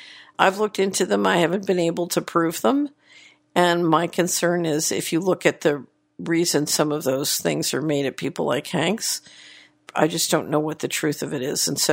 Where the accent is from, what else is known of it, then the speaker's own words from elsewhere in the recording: Midwest, United States; being Chinese American from the Midwest